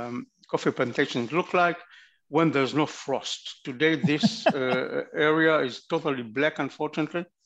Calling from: Tel Aviv, Tel Aviv District, Israel; Well, I'm joining from Tel Aviv

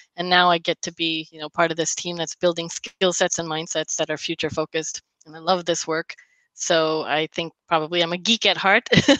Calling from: Richardson, Texas, United States; From sunny Richardson, Texas, USA.

